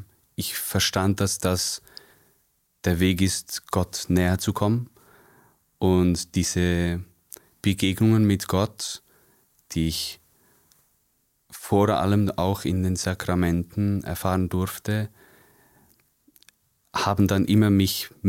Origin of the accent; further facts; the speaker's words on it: Lucerne, Switzerland; Also ich komme ursprünglich aus Luzern.